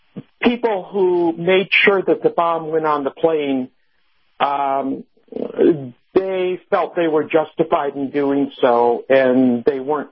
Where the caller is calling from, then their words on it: Boulder, Colorado, United States; from just outside the People's Republic of Boulder.